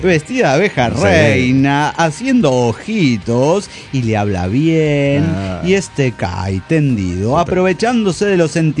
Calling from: Axochiapan, Morelos, Mexico; de Axo Japan, Morelos, México.

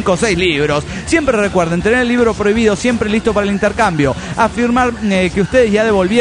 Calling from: Uruguay; Hola, ¿cómo están? … de la República Oriental del Uruguay.

